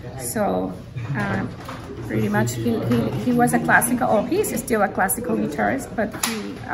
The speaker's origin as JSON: {"language": "English", "country": "Venezuela", "said": "I'm originally from Venezuela."}